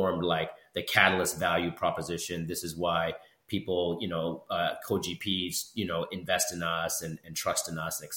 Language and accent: English; Toronto, Ontario, Canada; moved away as an adult; now in Chicago, United States; so I'm from Toronto, Canada, originally born and raised.